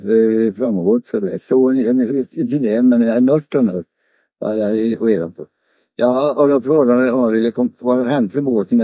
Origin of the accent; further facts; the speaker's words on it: Västervik, Kalmar County, Sweden; jag är från Västervik.